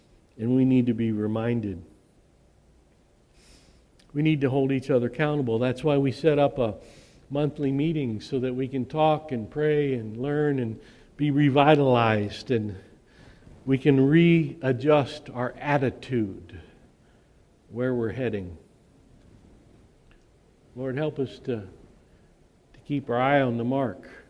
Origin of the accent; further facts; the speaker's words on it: Ohio, United States; And Ohio. That's my home state. I still love it.